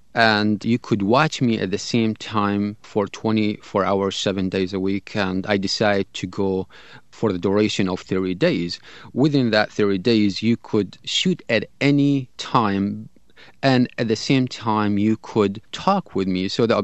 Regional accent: Najaf, Najaf Governorate, Iraq; that's how my brother died in my hometown of Najaf in Iraq

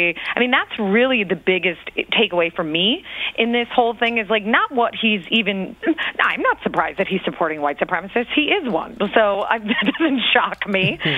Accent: Midwest, United States; Middle America and everywhere, I'm from Middle America, so I don't say that pejoratively.

